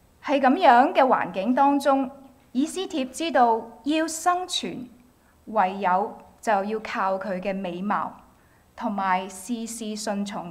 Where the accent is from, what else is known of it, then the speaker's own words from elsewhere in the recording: Macau; 我係澳門人咯咁樣，我係澳門嚟嘅咁樣。咁咧信咗主之後，身為基督徒啦